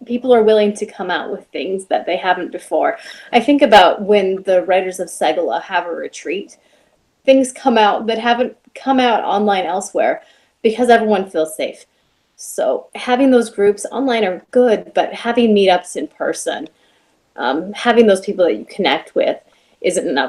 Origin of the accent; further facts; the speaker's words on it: Davis, California, United States; a small business in my hometown of Davis, California.